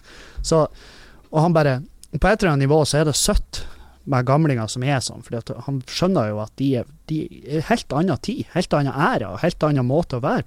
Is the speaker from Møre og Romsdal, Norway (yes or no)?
yes; Halsa, Møre og Romsdal, Norway; og hjemme på Halsa, så det, vi bruker tre ord